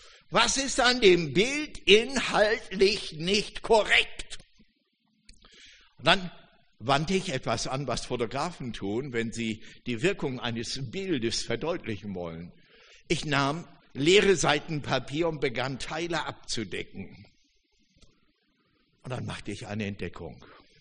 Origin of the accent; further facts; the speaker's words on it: Northern Germany, Germany; Nur eines, ich bin Norddeutscher, bei uns ist das weniger ausgeprägt.